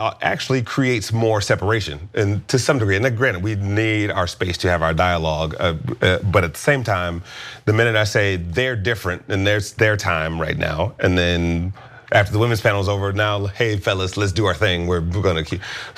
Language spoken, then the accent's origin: English; Detroit, Michigan, United States; I grew up in Detroit.